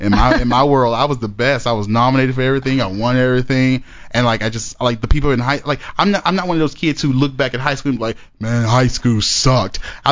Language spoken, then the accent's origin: English; Houston, Texas, United States; moved away as an adult; also born or lived in Port Arthur / Chicago; I was born in Port Arthur, Texas, and then we moved to Houston, Texas, mm-hmm. where I lived for 18 years of my life. Then I went to Chi-Town, Chicago